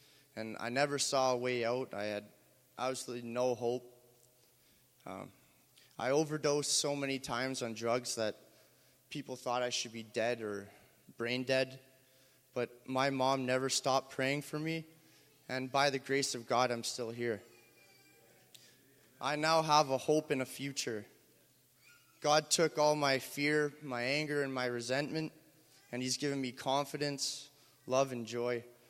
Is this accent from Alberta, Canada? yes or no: no; Thunder Bay, Ontario, Canada; I was raised in Thunder Bay, and I had a Christian mom